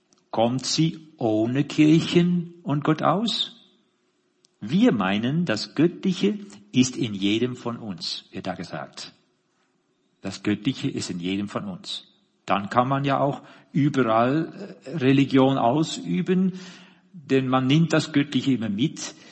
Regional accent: Netherlands; German is a second language; now in Germany; ich bin Holländer, falls man sich wundert, was für komischen Akzent ich habe und wie meine Grammatik nicht ganz passt manchmal.

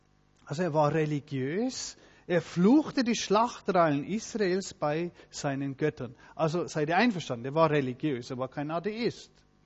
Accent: Switzerland; Wir haben ja viel Berge bei uns in der Schweiz und wenn wir da oft einmal in der Alp sind zum Wandern

